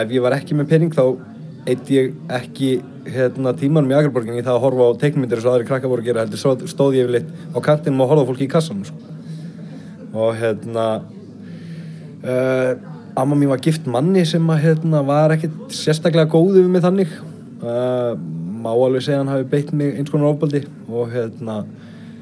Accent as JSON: {"language": "Icelandic", "town": "Akranes", "region": "Western Region", "country": "Iceland", "tie": "born or raised there", "said": "ég ólst upp á Skaga"}